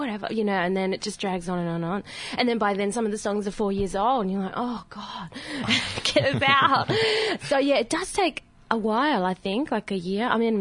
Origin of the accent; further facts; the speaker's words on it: Brisbane, Queensland, Australia; now in Melbourne, Australia; I'm from Brisbane, but when I first moved to Melbourne about 4 or 5 years ago, I lived in Northcote, and I love Northcote.